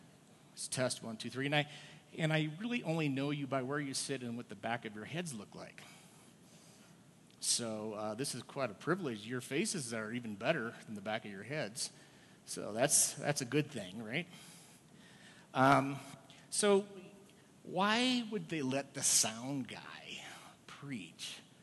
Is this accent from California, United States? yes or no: no; Minnesota, United States; so I grew up in Minnesota, and I went to a Lutheran church.